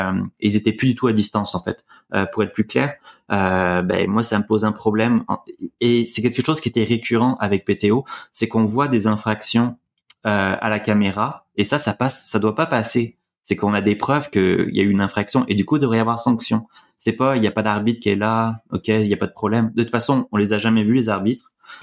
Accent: Canada; parce que je suis canadien

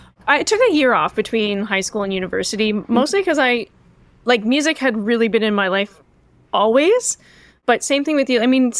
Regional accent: Ottawa, Ontario, Canada; I'm from Ottawa

